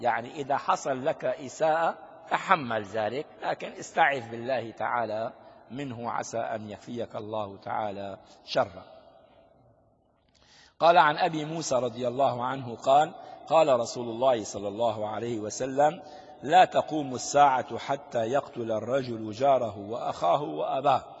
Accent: Syria; هذه هنا في البلاد ما في، منا عندنا في سوريا قد يوجد من موديل 1950

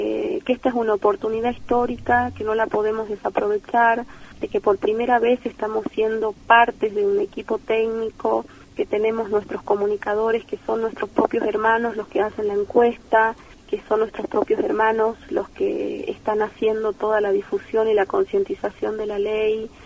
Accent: Volcán, Jujuy, Argentina; Yo soy originaria del pueblo Tilián. Mi pueblo se asentó en la localidad de Volcán.

